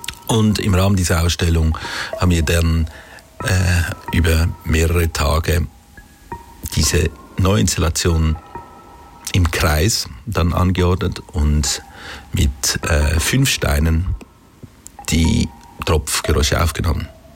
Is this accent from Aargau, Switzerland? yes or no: yes; Wettingen, Aargau, Switzerland; in meinem Heimatdorf, in Wettingen bei Baden